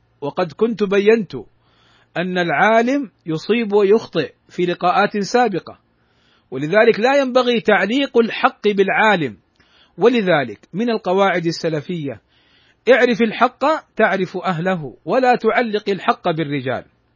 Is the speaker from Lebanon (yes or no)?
no; Saudi Arabia; في بلادنا المملكة العربية السعودية